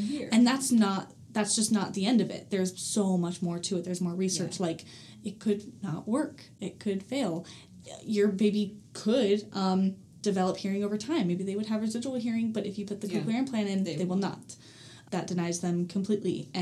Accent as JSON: {"language": "English", "town": "Las Vegas", "region": "Nevada", "country": "United States", "tie": "born or raised there", "also_born_or_lived": "Tucson", "said": "I grew up in Vegas."}